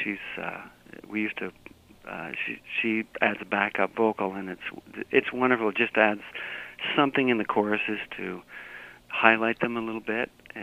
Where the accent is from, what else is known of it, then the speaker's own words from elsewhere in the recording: Quebec, Canada; born there; I was born just outside of Inverness in a little town called